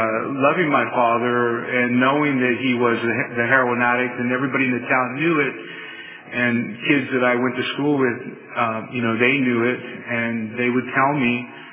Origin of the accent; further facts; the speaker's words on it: Faribault, Minnesota, United States; I grew up in Faribault. I don't know if you guys know where Faribault is at.